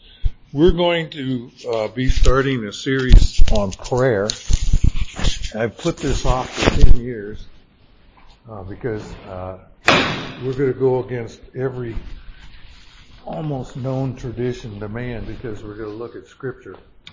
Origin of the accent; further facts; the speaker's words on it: Irving, Texas, United States; And I come from the South, where before football games, when I was in junior high, played football, and they would have a prayer.